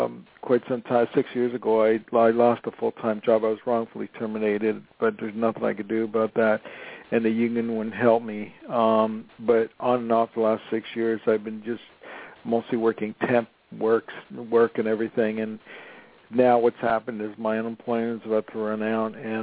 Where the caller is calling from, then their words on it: Los Angeles, California, United States; I'm calling from Los Angeles, and I just want to see what Rick picks up.